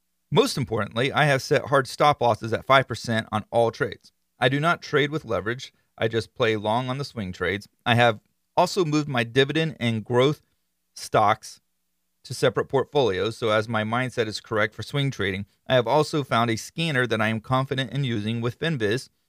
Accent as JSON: {"language": "English", "region": "Florida", "country": "United States", "tie": "born or raised there", "said": "I mean, I'm from Florida. I was born and raised in Florida, and not like in Miami or Fort Lauderdale or the ritzy kind of places."}